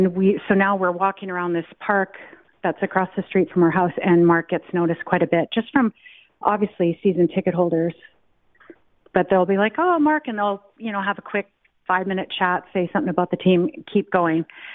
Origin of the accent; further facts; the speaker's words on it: Edmonton, Alberta, Canada; But for Edmonton, like the place, she loved it. And she knew that was my hometown.